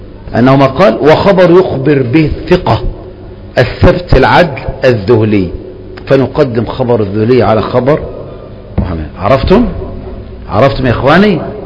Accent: Egypt; مصري، ما احنا مصريين بقى لازم نجيب

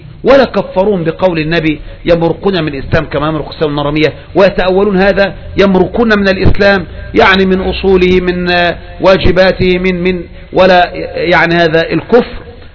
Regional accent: Egypt; هذه أشد الفتنة في بلدنا مصر

